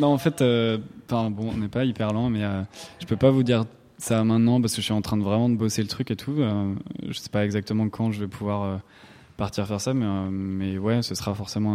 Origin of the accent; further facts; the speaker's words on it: Angers, Pays de la Loire, France; Je viens d'Angers et tout, c'était pas la grosse scène de la musique électronique, surtout à l'époque.